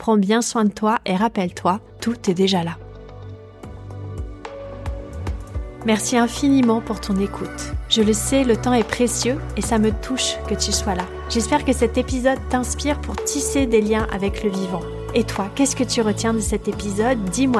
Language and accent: French; Brittany, France; il fait encore frais chez nous en Bretagne